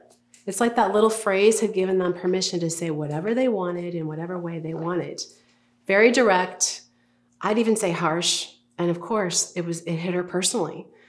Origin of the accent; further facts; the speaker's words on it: Minnesota, United States; moved away as an adult; See, I'm from Minnesota, the land of 10,000 lakes, yes, but we have this saying, cold nose, warm heart. I moved to Boston after college, and I kind of went into some culture shock.